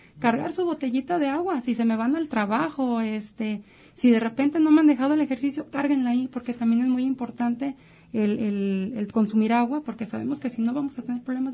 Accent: Mexico; Y como buenos mexicanos hay mucha comida

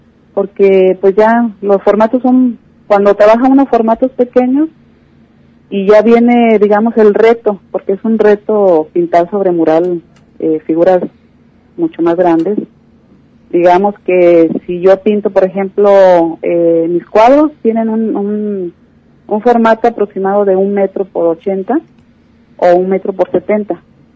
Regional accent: Autlán de Navarro, Jalisco, Mexico; born there; yo nací obviamente en Autlán de Navarro, Jalisco, en el año 65

